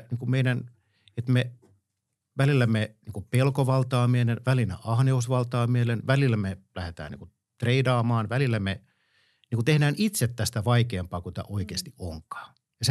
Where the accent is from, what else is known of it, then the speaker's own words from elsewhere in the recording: Luvia, Satakunta, Finland; also born or lived in Espoo / Kauniainen; now in Helsinki, Finland; Mä oon siis kotoisin Luvialta Pori ja Rauman välistä